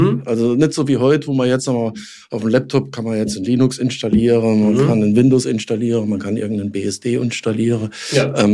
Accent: Saarbrücken, Saarland, Germany; Ich komme geboren in Saarland, Saarbrücke, dort auch Schule gemacht und alles.

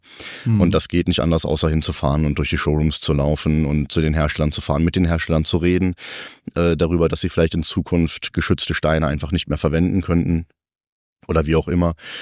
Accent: Rhineland-Palatinate, Germany; Ich bin irgendwas zwischen 5 und 55 Jahren alt. Ich komme aus der Nähe von Koblenz.

